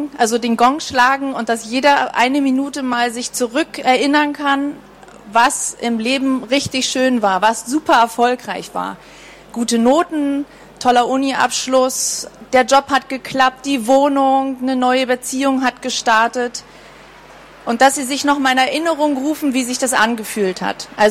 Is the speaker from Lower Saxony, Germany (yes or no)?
no; Berlin, Germany; born there; Ich wurde im April 1973 in Berlin-Charlottenburg geboren.